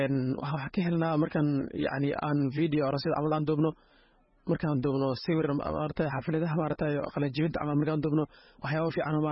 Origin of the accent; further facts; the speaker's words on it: Bu'aale, Middle Juba, Somalia; born there; moved away; also born or lived in Dagahaley, Kenya; ku waa dheer casir libiste waxaan ku dhashay Buare Jubada Dhexe waxaan ka soo baxnay Buare abaar darteed